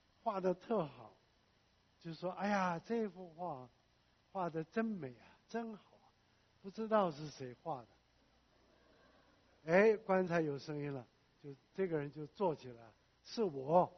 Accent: South Korea; Chinese is a second language; 我第一个神学院毕业的，回到韩国，我的老家

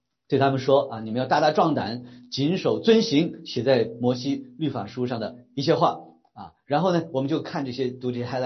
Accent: China; 那我们华人，我们中国人在这方面呢，可能是受儒家文化的影响啊

